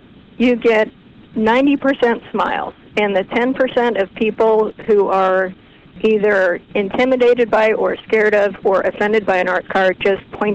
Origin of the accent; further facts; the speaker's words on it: Kansas, United States; I said, "Well, I'm from Kansas."